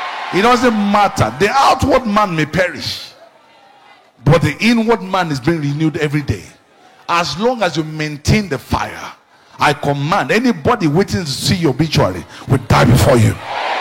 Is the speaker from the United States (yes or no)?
no; Nigeria; I'm a dual citizen. I'm a Nigerian.